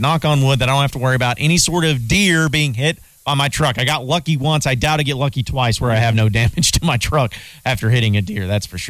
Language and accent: English; Fayetteville, Arkansas, United States; Because, see, I'm the opposite, Clay, where I grew up in Fayetteville, you know, and that's kind of what I got used to is just, and I remember as a kid.